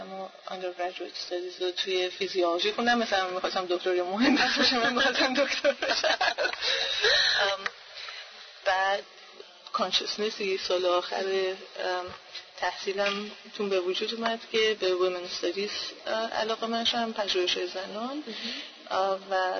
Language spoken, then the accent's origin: Persian; Iran; moved away as an adult; now in California, United States; 17 ساله از ایران اومدم بیرون، تو کالیفرنیا زندگی میکنم، تمام 17 سالم کالیفرنیا بودم.